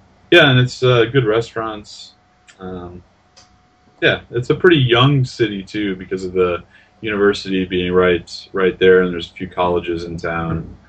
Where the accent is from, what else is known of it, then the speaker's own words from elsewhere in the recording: Mount Prospect, Illinois, United States; I grew up in Mount Prospect.